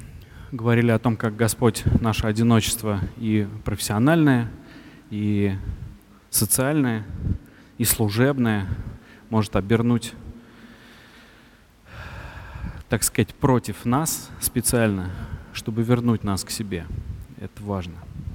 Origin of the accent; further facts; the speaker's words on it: Moscow, Russia; мы оба москвичи, оба выпускники МГУ